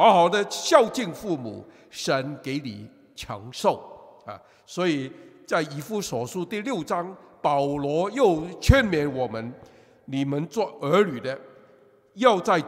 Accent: China; 第二个就是我们中国人，我们礼义之邦5000年来一直是一个孝道的重视这个 的国家

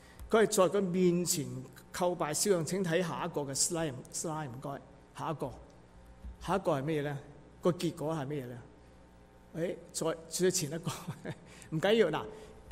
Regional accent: Guangdong, China; 鼻咽癌、啊、我们广东人、啊、但是在北方人就吃很多腌制的东西

